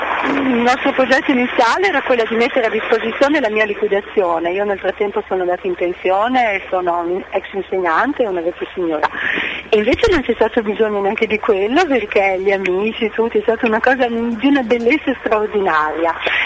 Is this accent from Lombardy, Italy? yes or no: no; Bologna, Emilia-Romagna, Italy; now in Tanzania; io sono nata a Ferrara, quindi ecco. Sono di nascita ferrarese e di vita bolognese.